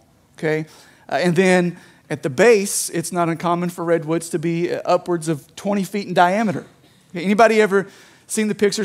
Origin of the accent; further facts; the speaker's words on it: Somerset, Kentucky, United States; I'm from Somerset, which I was thinking earlier, a lot of people here think Somerset's Eastern Kentucky. Somerset is not Eastern Kentucky. But I have decided, like, Somerset's Middle Eastern Kentucky.